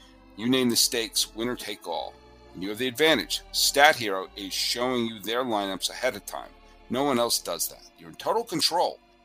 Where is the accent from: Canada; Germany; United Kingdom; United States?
United States; New England; You know, the Red Sox, I grew up in New England.